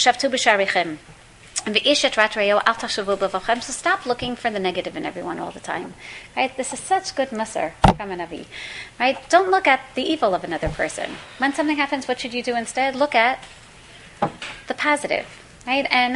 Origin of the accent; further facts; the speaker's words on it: Israel; I usually don't tell them that I'm from Israel, but again, everyone else, I'm very proud.